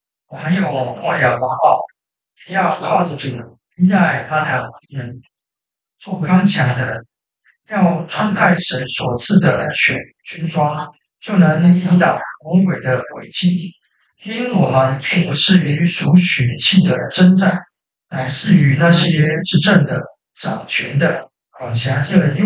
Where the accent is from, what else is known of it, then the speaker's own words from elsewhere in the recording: Taiwan; 一人吐个口水，我们台湾人就被淹死